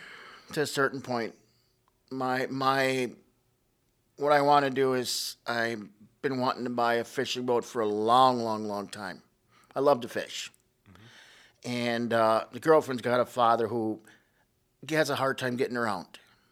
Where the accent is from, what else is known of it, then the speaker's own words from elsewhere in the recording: Wisconsin, United States; I'm a nobody from Wisconsin, you know? And I'm like, holy man, I'm a hick from the backwoods.